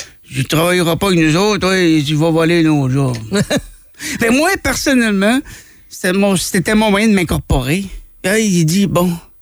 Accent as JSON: {"language": "French", "region": "Quebec", "country": "Canada", "said": "Et je viens du Québec."}